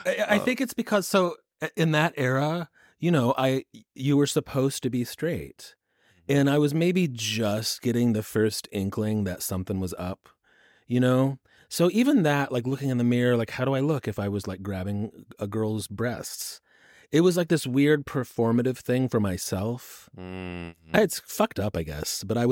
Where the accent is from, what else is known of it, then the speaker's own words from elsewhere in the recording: Evansville, Indiana, United States; I grew up in Evansville, Indiana.